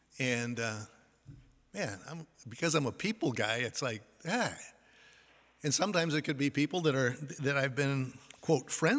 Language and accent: English; Ireland; Even though I'm not Jewish by my background, hey, I'm Irish.